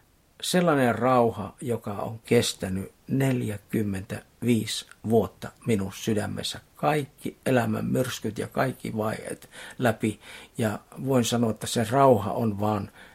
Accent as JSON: {"language": "Finnish", "town": "Joensuu", "region": "North Karelia", "country": "Finland", "tie": "born or raised there", "said": "siellä kotikaupunkini Joensuun kadulla käveli"}